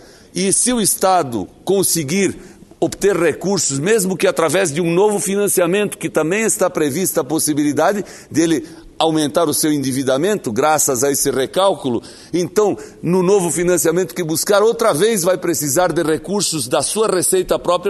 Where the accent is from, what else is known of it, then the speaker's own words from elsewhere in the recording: Brazil; mas antes de ser da oposição, eu sou brasileiro. E como brasileiro, eu quero efetivamente que se encontrem soluções boas para todos